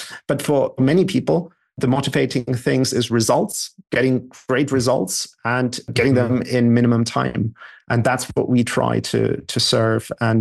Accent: Germany; accent: German; my German accent would instantly create trust and greater acceptance that the numbers must be right

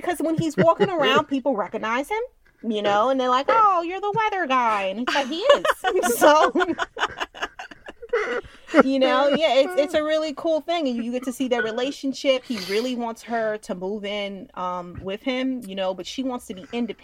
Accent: Westchester, New York, United States; I'm from Westchester, guys, and Westchester's fancy.

